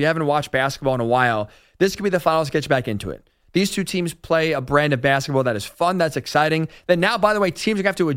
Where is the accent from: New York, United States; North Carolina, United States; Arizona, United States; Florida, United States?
New York, United States; Long Island; I grew up here in New York City, so it wasn't like, or New York, Long Island, I should say.